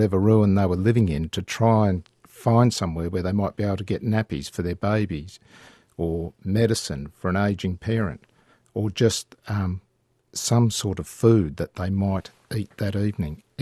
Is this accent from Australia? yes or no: yes; Australia; Well, as an Australian, I think, firstly, we view these people through the reportage from the media